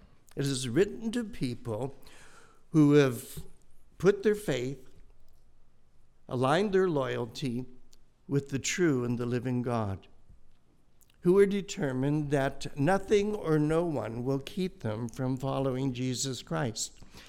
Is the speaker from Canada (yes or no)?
yes; Canada; I'm a Canadian